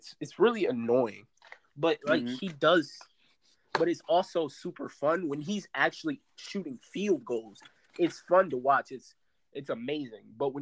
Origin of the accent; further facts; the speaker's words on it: Chicago, Illinois, United States; I'm also a Bulls fan because I'm from Chicago.